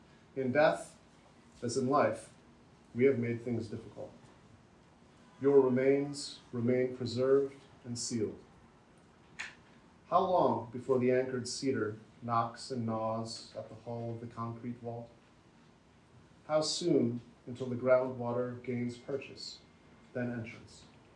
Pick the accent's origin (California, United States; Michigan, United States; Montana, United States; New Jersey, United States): Michigan, United States; Saginaw; So I grew up in Michigan, in Saginaw, Michigan, actually, Theodore Recchi's hometown.